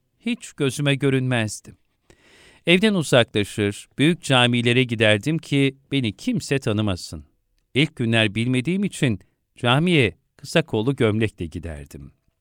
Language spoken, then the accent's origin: Turkish; Istanbul, Turkey; Vahdettin Efendi'nin son günlerinde 2 yaşındaymışım. İlkokulu Beşiktaş'ta okudum.